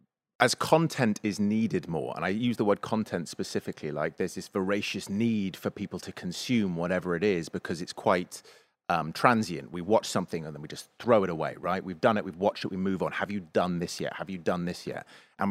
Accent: England, United Kingdom; So it's Mario for me. I'm English.

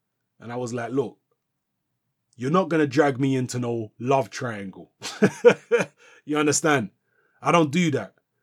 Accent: London, United Kingdom; I ended up moving to the area where she lives in South London. I was, you know, I'm from South London anyway, but I moved to this particular area where she was from and where she lives.

